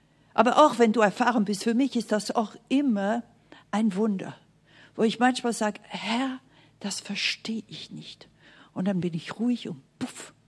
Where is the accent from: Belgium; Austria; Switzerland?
Belgium; Ich bin ja Belgierin, Steak, Pommes frites, direkt von Anfang an.